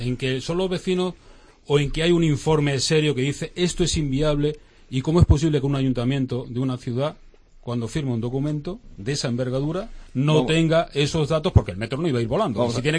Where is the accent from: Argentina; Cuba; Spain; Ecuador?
Spain; Málaga, Andalusia; a los malagueños, evidentemente, que somos de Andalucía también